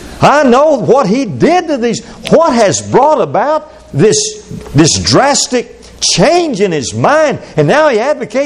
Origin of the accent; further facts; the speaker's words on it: Fort Worth, Texas, United States; also born or lived in Abilene; I was born in Abilene and raised mostly in Fort Worth. I never did live in Abilene.